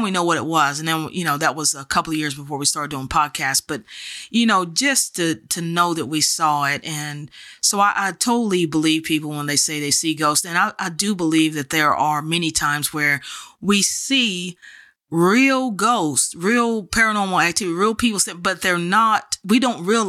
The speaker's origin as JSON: {"language": "English", "region": "Texas", "country": "United States", "said": "I'm from Texas, you know."}